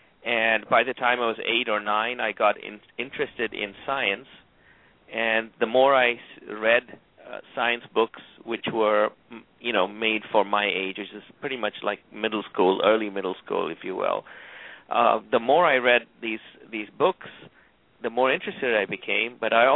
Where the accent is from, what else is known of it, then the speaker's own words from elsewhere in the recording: India; Well, I come from India.